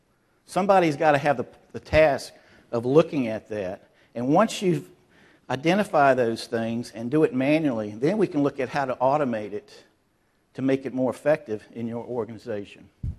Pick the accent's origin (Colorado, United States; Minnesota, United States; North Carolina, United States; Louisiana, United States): North Carolina, United States; Oh, did I tell you I'm from North Carolina? Could anybody tell?